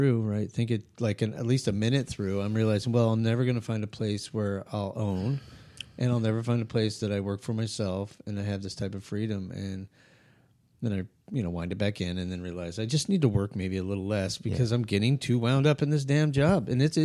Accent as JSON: {"language": "English", "town": "Albuquerque", "region": "New Mexico", "country": "United States", "tie": "born or raised there", "said": "I grew up in Albuquerque."}